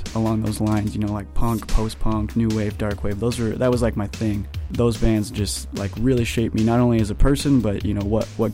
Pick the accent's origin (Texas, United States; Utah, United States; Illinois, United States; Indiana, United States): Utah, United States; Salt Lake City; I was born and raised in Salt Lake City, mostly living my life in the Sandy area.